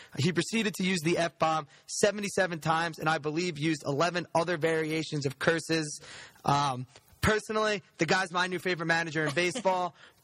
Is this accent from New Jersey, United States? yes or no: yes; New Jersey, United States; I guess he's from Jersey, and I'm from Jersey too, so I like that.